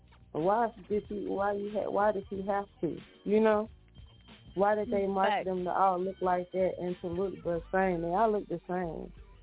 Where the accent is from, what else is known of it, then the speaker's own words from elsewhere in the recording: Houston, Texas, United States; Because speaking of lean, y'all know I'm from Houston. I'm from South Park, too. So, you know, whatever that means to y'all. But I definitely, I heard a lot of that growing up.